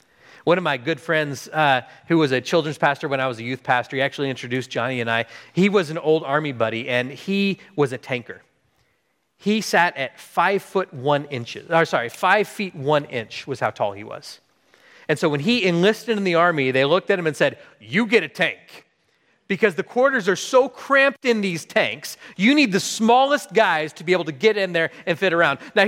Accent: Texas, United States; And I'm from Texas, and you know who does really well in the mud?

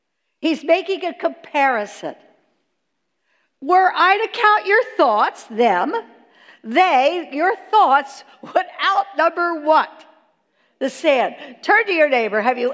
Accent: Ocean City, New Jersey, United States; I'm from Ocean City, New Jersey. Has anybody been to Ocean City, New Jersey?

